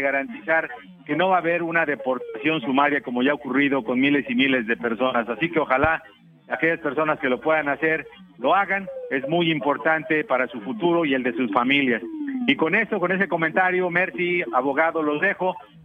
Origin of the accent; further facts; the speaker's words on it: Puebla, Mexico; Me da mucho, mucho gusto saludarlos desde México, desde mi linda tierra en el estado de Puebla.